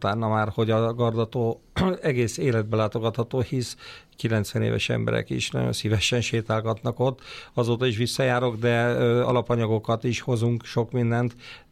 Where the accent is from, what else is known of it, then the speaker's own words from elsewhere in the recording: Nagykanizsa, Zala, Hungary; Nagykanizsai születésű vagyok, tehát 50 kilométerre laktunk mi a Balatontól